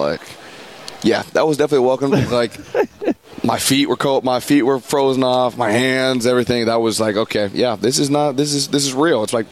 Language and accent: English; Pittsburgh, Pennsylvania, United States; So obviously, I'm from Pittsburgh.